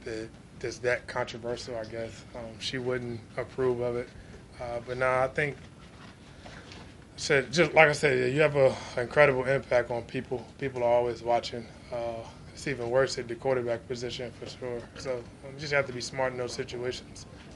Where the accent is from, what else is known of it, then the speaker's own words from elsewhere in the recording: Virginia, United States; I grew up in Virginia. No professional sports, football or basketball.